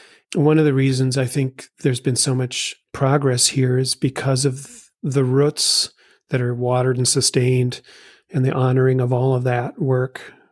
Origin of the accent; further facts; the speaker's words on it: Minneapolis, Minnesota, United States; I grew up in Minneapolis, went to school here, lived here most of my life.